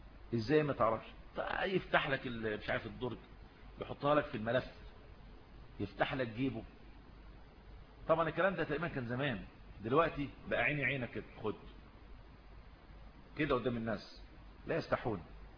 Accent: Egypt

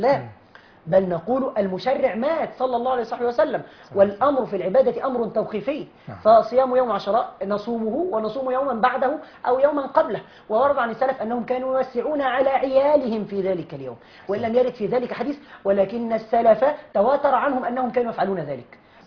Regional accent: Egypt; عندنا في مصر

